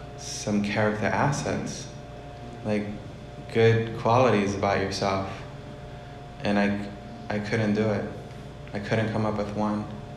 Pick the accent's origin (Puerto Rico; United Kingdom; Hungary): Puerto Rico; I was born and raised in Puerto Rico. My family came to this country during an anti-Puerto Rican movement.